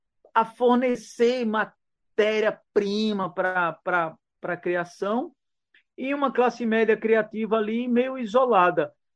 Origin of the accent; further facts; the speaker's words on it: Caruaru, Pernambuco, Brazil; also born or lived in Garanhuns; Eu nasci em Garanhuns, mas eu me criei em Caruaru e eu morava numa vila afastada, que até hoje existe, a Vila Kennedy, assim, e onde as tradições populares faziam parte do cenário cotidiano das coisas.